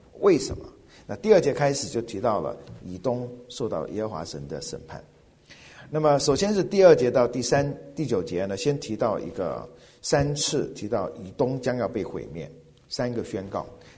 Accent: China; 这是我们中国人一个俗语叫一夫当关

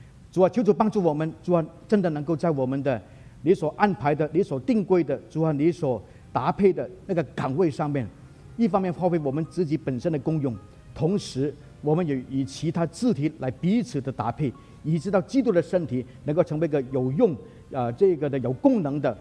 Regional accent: Hong Kong, China; moved away; 因为我是香港出生长大啊，当然我现在在外面，比我在香港的时间已经更长了哈。

